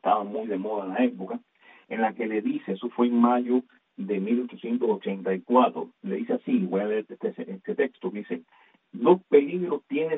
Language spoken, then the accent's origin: Spanish; Camagüey, Cuba; also born or lived in Havana; Nací en La Habana, pero de un año mis padres me llevaron para Camagüey, es decir que allí crecí, allí me casé, allí fui a la escuela, a la iglesia, de manera que soy camagüeyano. Quizás no principeño, pero soy camagüeyano en condición y en convicción